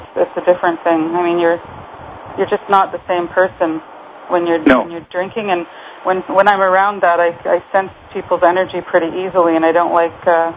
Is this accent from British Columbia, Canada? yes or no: yes; Vernon, British Columbia, Canada; also born or lived in Kamloops; I grew up in Vernon. I grew up in Kamloops and in Vernon.